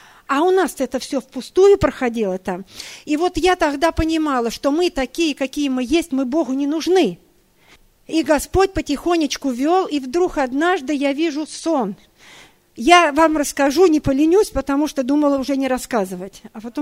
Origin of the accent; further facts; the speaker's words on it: Saint Petersburg, Russia; Мы приехали из Санкт-Петербурга с сестрой Таней.